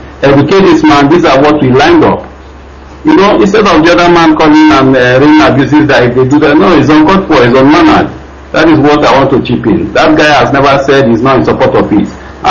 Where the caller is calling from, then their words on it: India; I'm calling from India.